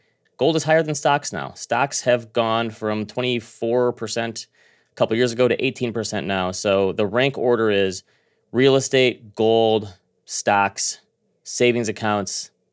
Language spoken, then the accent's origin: English; Midwest, United States; I mean, I'm not an East Coast person like you, but yeah, I'm from the Midwest Coast, right?